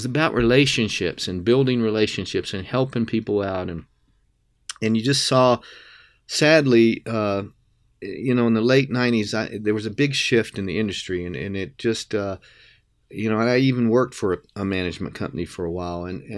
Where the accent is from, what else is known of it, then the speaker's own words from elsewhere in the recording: Texas, United States; I grew up in South Texas in a small – we had an 18-hole muni and a 9-hole private facility there.